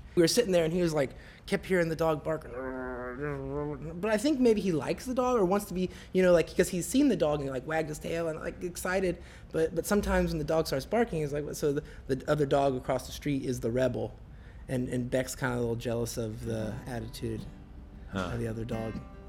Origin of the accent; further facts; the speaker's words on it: Indiana, United States; Growing up in Indiana, I saw these signs that said, the trail of death.